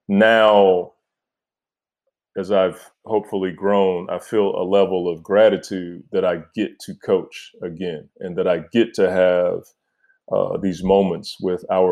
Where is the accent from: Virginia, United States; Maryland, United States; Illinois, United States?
Maryland, United States; Oxon Hill; You know, I'm from Oxon Hill, Maryland, PG County, DMV. Like that's where I'm from.